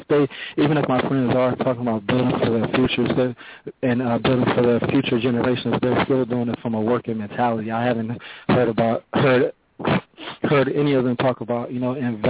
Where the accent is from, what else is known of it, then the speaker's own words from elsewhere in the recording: Detroit, Michigan, United States; I don't have all the particulars, but I'm from Detroit. I spend a lot of time in Atlanta. My job allows me to frequent those cities, so I am from Detroit, like I said.